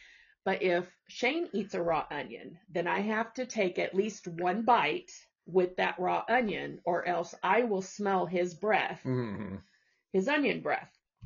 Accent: Illinois, United States; I'm from Illinois, babe.

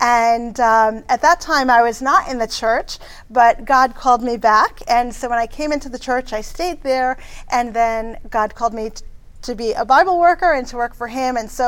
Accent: Connecticut, United States; also born or lived in Vermont; So I grew up in Connecticut. We lived in Vermont for a few years growing up. So Northeast girl.

